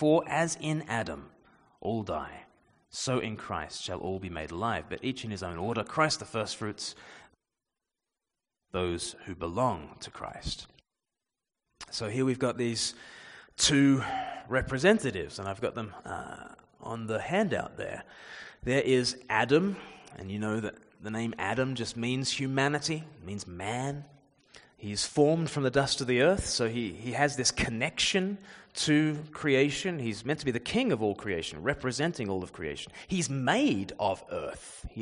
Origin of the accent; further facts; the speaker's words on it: Australia; just as I was born in Australia, many generations later